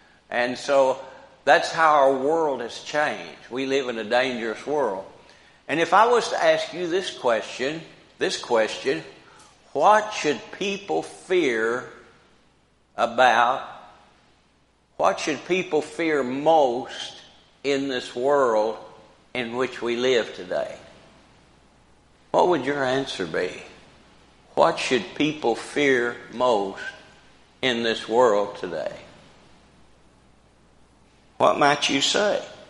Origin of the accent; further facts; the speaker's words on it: Brookport, Illinois, United States; I remember when I was growing up in Brookport, we never locked a door.